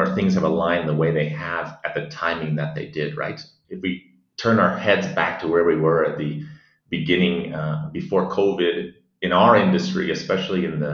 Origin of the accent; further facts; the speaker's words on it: Washington, United States; So again, I'm a proud Northwest native. I grew up in the Kitsap Peninsula, just outside of Seattle, across the water.